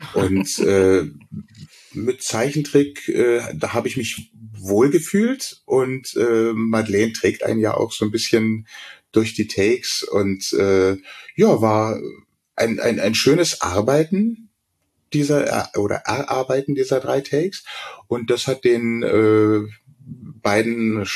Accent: Berlin, Germany; born there; accent: Munich; now in Munich, Germany; ich bin ja gebürtiger Berliner, bin zwar seit 75 in München, aber ich habe tatsächlich eher einen münchnerischen Akzent gehabt.

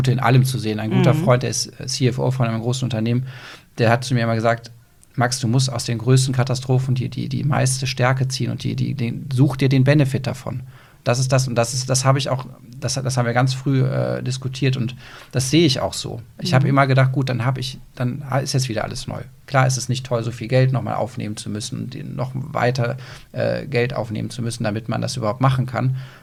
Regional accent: Kolmünster, Germany; Aber ich bin so das in Kolmünster verwurzelt, das ist halt meine Heimat.

